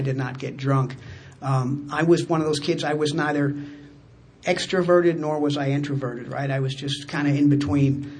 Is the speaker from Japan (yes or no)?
yes; Japan; also born or lived in Taiwan / Switzerland / Singapore; I grew up in Japan and then Taiwan, then Switzerland. And I went to high school in Singapore